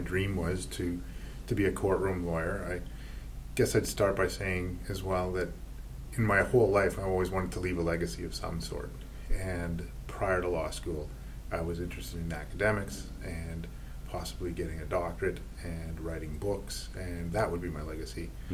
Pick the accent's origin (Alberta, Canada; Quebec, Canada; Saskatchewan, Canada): Saskatchewan, Canada; Regina; I grew up in Regina, Saskatchewan.